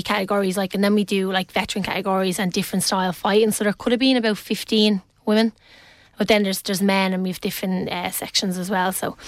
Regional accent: Baldoyle, Leinster, Ireland; I was originally from Mayclare in Baldoyle.

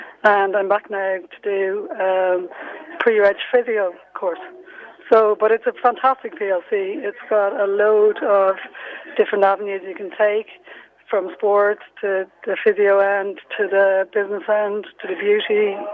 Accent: Waterford, Munster, Ireland; No, I'm from Waterford, so I'd be Ballygunner woman.

